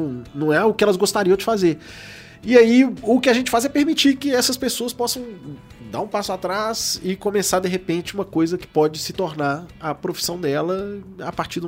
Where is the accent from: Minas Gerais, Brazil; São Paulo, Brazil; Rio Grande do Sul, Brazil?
Minas Gerais, Brazil; Mas imagina, eu sou mineiro, em Minas Gerais nós temos mais de 800 municípios.